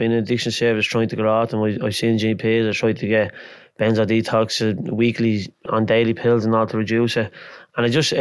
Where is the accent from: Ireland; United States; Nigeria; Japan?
Ireland; Dublin, Leinster; from Northern City. I grew up in Henrietta Street, born around Henrietta Street, till I was about 8 or 9. Then my dad bought a house in Mount Joy Street, which he moved up there then.